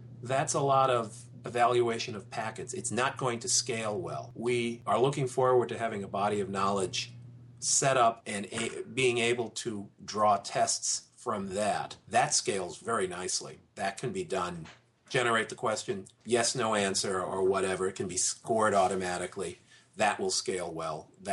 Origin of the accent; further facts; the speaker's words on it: New England, United States; I'm from New England. We have the reputation as being thrifty, and I am thrifty.